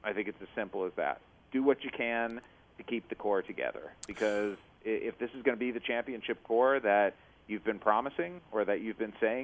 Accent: Cleveland, Ohio, United States; I remember as a kid growing up in Cleveland

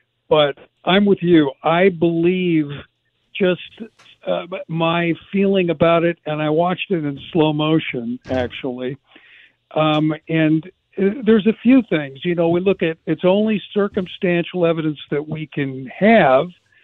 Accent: Chicago, Illinois, United States; but I grew up in Chicago. We grew up fighting each other in the city.

